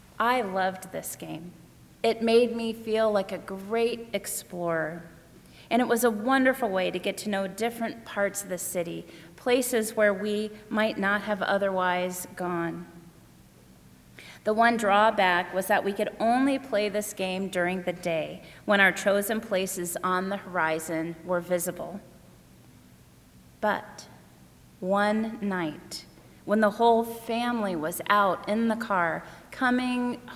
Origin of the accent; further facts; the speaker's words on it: Cincinnati, Ohio, United States; I grew up in Cincinnati with my two younger brothers, Tom and Tim, and my mom and dad.